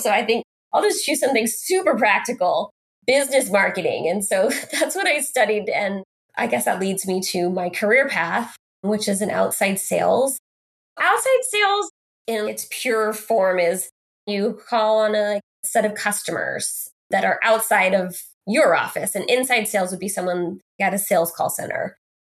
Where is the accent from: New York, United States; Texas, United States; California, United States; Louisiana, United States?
California, United States; Santa Cruz; I was raised in Santa Cruz, California, which is a small-ish beach town just south of San Francisco on the Monterey Bay.